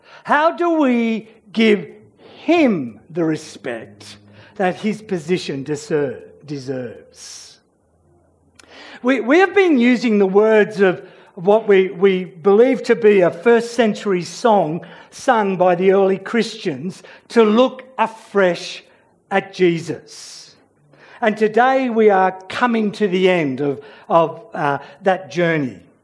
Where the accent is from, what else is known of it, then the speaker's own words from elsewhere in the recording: Australia; Now, you need to understand, I am an Australian.